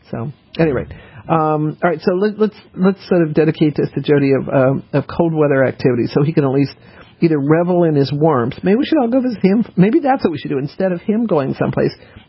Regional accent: Denver, Colorado, United States; also born or lived in New Orleans / Houston / Boston; I was born in New Orleans, but I grew up mostly in Denver

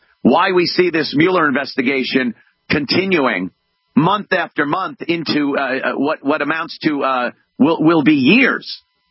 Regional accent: Minnesota, United States; MyPillow, made in my home state of Minnesota.

